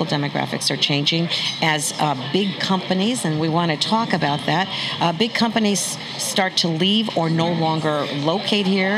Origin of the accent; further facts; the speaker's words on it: Naugatuck, Connecticut, United States; now in Wilton, United States; Although I grew up in Naugatuck, Waterbury Valley, the valley. This has been our home for over 30 years.